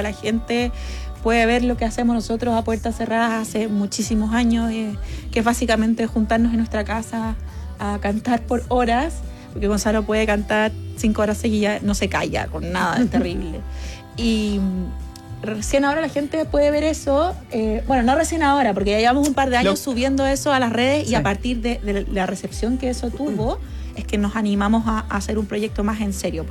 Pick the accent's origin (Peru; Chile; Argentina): Chile; yo soy chilena, pero él estaba convencido de que yo soy uruguaya.